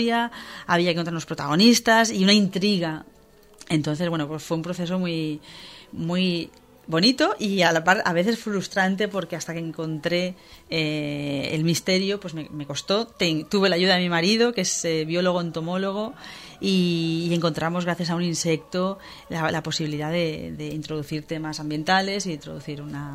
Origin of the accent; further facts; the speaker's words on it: Sagunto, Valencian Community, Spain; Yo soy de Sagunto, soy romana, como nos dicen, porque soy del núcleo de Sagunto antiguo, no del puerto de Sagunto.